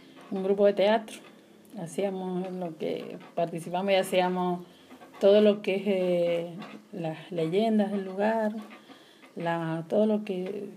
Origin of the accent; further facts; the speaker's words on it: Asunción, Paraguay; Sí, nací acá en Asunción. Mis padres nacieron, mis abuelos, todos. Llevamos varias generaciones acá en Asunción.